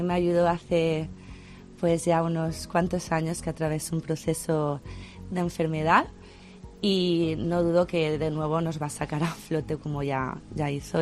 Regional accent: Valencia, Valencian Community, Spain; now in Catarroja, Spain; yo soy de Valencia, he vivido toda la vida en Valencia y hace 17 años me vine a vivir a Catarroja.

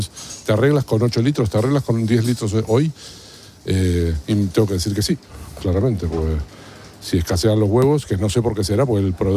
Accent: Argentina; porque yo soy argentino y en Argentina hay un dicho

